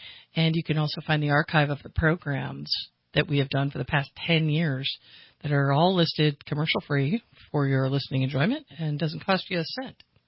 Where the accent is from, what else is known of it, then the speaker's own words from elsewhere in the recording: Connecticut, United States; I grew up in Connecticut.